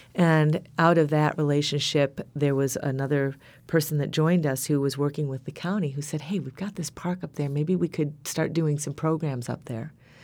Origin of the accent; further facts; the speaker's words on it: Michigan, United States; I'm from Michigan, have lived here all my life. I moved to northern Michigan about 10 years ago.